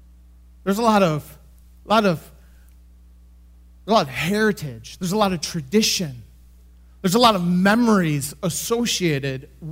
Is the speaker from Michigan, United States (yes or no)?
yes; Grand Rapids, Michigan, United States; I grew up in the Grand Rapids area of Michigan. And there in Grand Rapids, kind of the West Michigan location